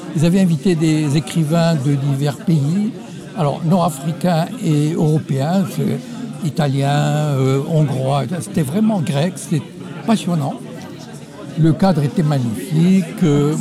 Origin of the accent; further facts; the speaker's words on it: Morocco; Parce que, vous savez, je viens du Maroc